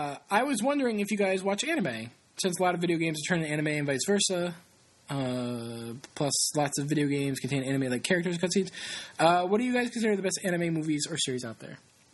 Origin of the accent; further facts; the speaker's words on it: Poland; When I grew up in Poland, it was just like that.